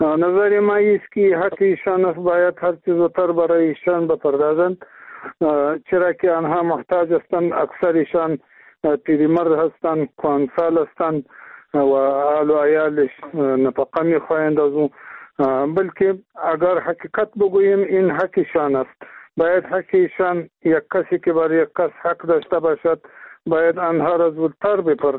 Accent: Afghanistan; ما افغان هستیم

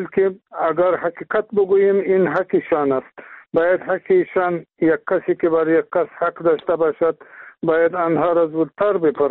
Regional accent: Afghanistan; ما افغان هستیم،

